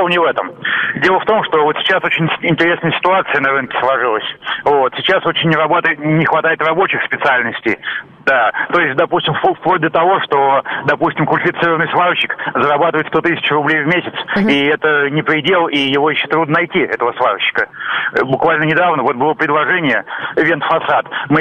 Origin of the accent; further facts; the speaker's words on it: Moscow, Russia; Ну, в принципе, я из Москвы.